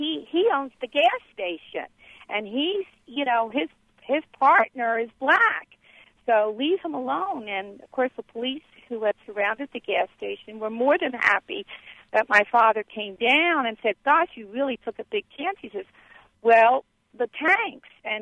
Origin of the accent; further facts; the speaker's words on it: Philadelphia, Pennsylvania, United States; I am originally from Philadelphia.